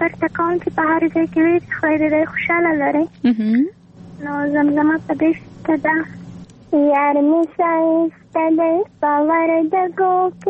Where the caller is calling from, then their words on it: Maidan Wardak, Afghanistan; ما له میدان ورته کولای چې نه اړیکه نیولې